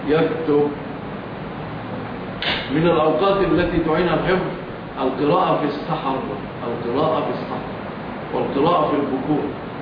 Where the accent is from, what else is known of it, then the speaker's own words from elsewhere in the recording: Egypt; إحنا طبعا مشهور عندنا في مصر الفول إيه؟